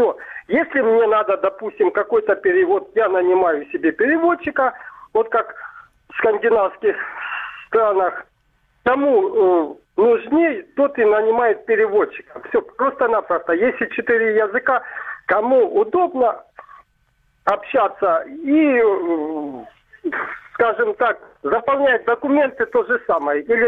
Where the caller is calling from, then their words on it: Myrnohrad, Donetsk Oblast, Ukraine; Мирноград, Донецкая область.